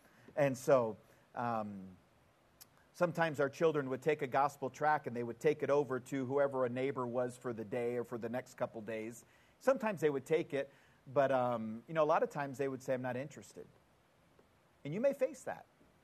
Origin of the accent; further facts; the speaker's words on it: Murfreesboro, Tennessee, United States; my hometown is Murfreesboro, Tennessee. My neck of the woods is the Barfield Crescent area of Murfreesboro, Tennessee.